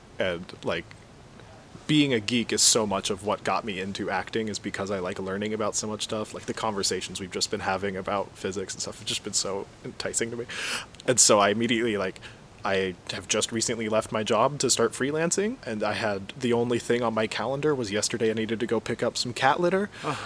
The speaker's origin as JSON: {"language": "English", "town": "Marysville", "region": "Kansas", "country": "United States", "tie": "born or raised there", "moved": "yes", "lives_now": "Chicago, United States", "said": "I'm from Marysville, Kansas. It's not very far from Onega, where we're filming right now. Yeah, I've pretty much lived in this area my entire life up until I moved to Chicago eventually."}